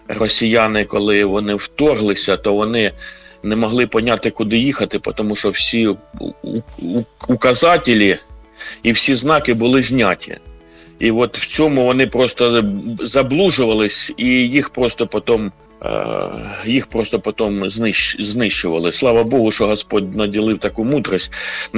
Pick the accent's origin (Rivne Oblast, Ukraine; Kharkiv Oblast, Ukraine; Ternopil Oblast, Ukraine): Kharkiv Oblast, Ukraine; Kharkiv; я з Харкова